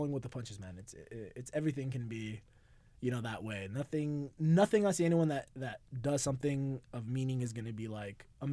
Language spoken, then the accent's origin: English; Los Angeles, California, United States; I'm born and raised in LA, man.